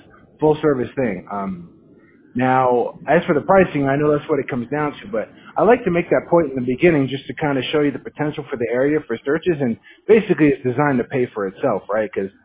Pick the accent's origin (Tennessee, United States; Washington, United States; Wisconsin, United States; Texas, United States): Washington, United States; Monroe; I'm not born and raised, but I was raised in Monroe, a little town in Snohomish County.